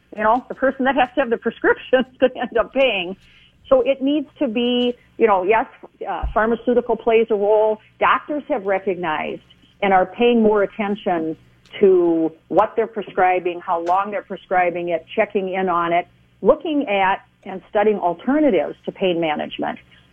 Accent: Rochester, Minnesota, United States; So I grew up in Rochester, Minnesota. Actually a lifelong resident of Minnesota. Grew up in Rochester.

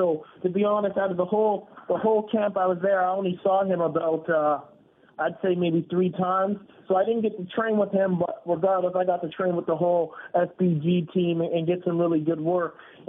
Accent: Canada; I'm born and raised in Canada

